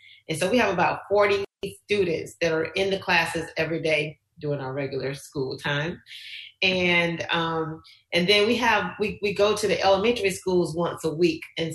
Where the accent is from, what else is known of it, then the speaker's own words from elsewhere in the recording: Orlando, Florida, United States; we got tons of phone calls from, me personally growing up in Orlando, for friends who, what are we going to do?